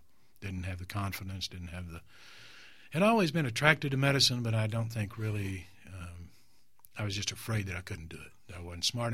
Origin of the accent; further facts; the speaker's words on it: Houston, Texas, United States; also born or lived in Austin; I was born in Austin. We moved to Houston when I was in grade school, but my Austin grandfather was kind of influential